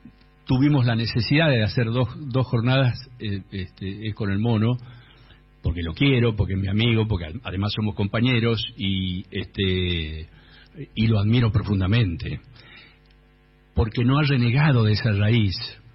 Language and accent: Spanish; Tucumán, Argentina; Nosotros somos de San Martín de Tucumán. Yo nací en la Ciudadela